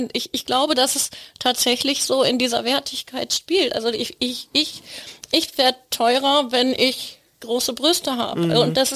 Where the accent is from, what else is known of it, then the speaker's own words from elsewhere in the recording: Plön, Schleswig-Holstein, Germany; Ich komme aus Plön.